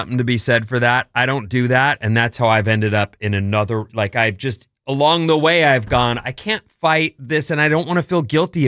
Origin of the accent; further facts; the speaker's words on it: California, United States; also born or lived in Oregon; I lived in Oregon where it rained a lot. I'm native Californian where it doesn't rain a lot, usually.